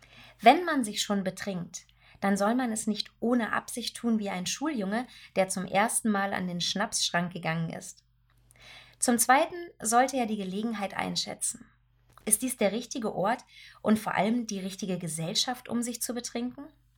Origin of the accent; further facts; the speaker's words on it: Ethiopia; In meiner Heimat Äthiopien gehört der Vollrausch zu einem Gelage, das diesen Namen verdient.